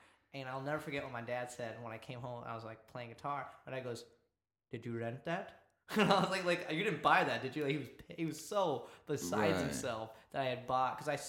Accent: Alpharetta, Georgia, United States; Growing up in Alpharetta, Georgia, going to a primarily southern white school, trying to fit in, I definitely was insecure about being

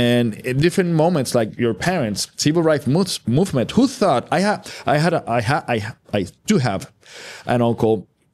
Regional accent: Puerto Rico; first language Spanish; English is a second language; my first language is Spanish. And, you know, being there, I had to polish my English and learn and practice and blah, blah.

